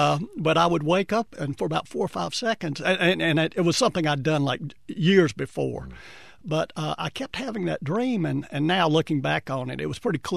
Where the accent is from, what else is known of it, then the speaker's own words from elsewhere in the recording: Boiling Springs, North Carolina, United States; I grew up in Boiling Springs, and I can remember one day I was reading the Shelby Star, the county newspaper